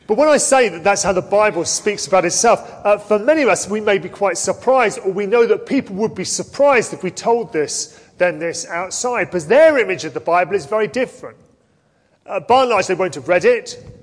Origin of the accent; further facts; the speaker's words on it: London, United Kingdom; And being a Londoner, bed and brawl